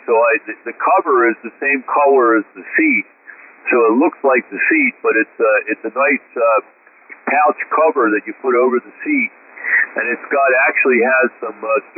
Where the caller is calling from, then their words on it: Richboro, Pennsylvania, United States; actually I'm receiving you from Richboro, so hopefully you're copying me.